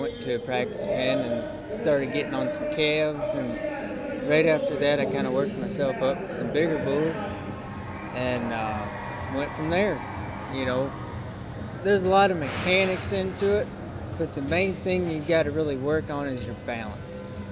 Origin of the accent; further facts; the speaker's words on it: Mayville, Michigan, United States; Oh, I'm from Mayville, Michigan. They got me on the draw sheet as Hartford, but, you know, that's all right.